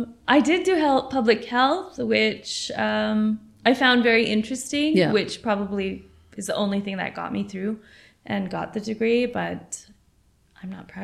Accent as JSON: {"language": "English", "town": "San Diego", "region": "California", "country": "United States", "tie": "born or raised there", "said": "Yes, I was born and raised in San Diego."}